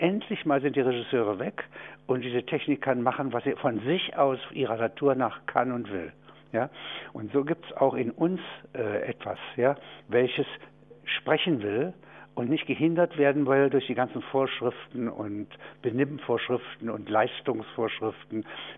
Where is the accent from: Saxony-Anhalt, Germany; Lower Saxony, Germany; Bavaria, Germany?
Saxony-Anhalt, Germany; Halberstadt; ich komme aus Halberstadt.